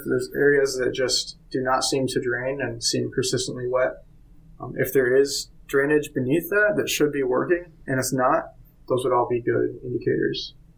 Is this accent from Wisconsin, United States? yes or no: yes; Wisconsin, United States; I grew up surfing on Lake Michigan in Wisconsin.